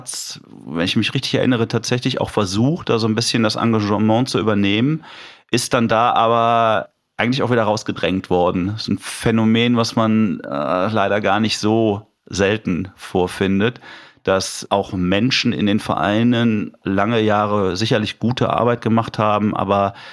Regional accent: Solingen, North Rhine-Westphalia, Germany; also born or lived in Cologne; damals noch in meiner Heimatstadt in Solingen und kann daher, ich bin jetzt gerade 54 geworden

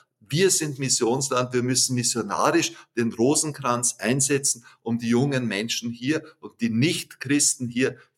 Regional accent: Wampersdorf, Lower Austria, Austria; bei uns in meinem Heimatdorf in Wampersdorf

